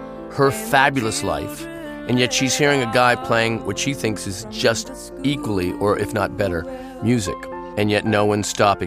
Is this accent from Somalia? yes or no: no; Canada; and of course I'm Canadian.